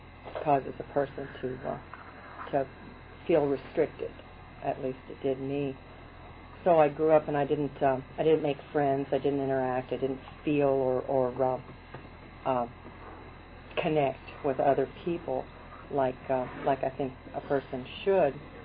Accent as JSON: {"language": "English", "region": "West Coast", "country": "United States", "tie": "born or raised there", "said": "I was raised on the West Coast, and I wandered back and forth from Indiana, Daddy's, back to the West Coast for a couple of years"}